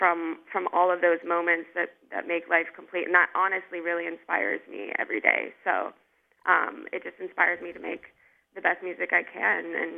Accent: Ohio, United States; Yeah, we're both hailing from Ohio, so it's awesome.

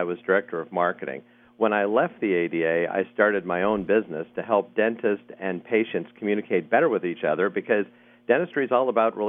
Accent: New Orleans, Louisiana, United States; Well, as you mentioned, I'm originally from New Orleans. I got my undergraduate degree from Tulane.

